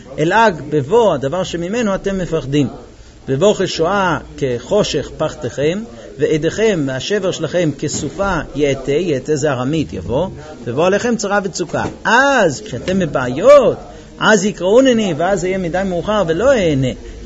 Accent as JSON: {"language": "Hebrew", "country": "United States", "tie": "born or raised there", "second_language": "Hebrew", "said": "אני גדלתי בארצות הברית. סמכו שאני יודע לדבר עברית."}